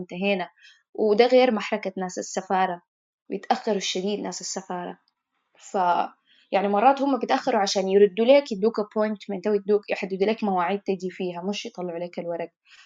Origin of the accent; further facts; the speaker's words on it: Sudan; now in Italy; لكن الحاجة الكويسة إنه إحنا من السودان